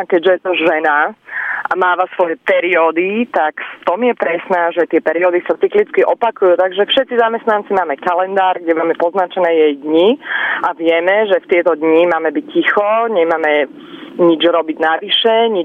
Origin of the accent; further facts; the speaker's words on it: Bratislava, Bratislava Region, Slovakia; som z Bratislavy